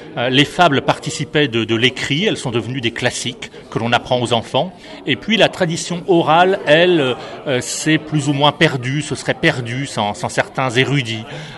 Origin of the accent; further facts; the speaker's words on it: Brittany, France; mais je suis breton.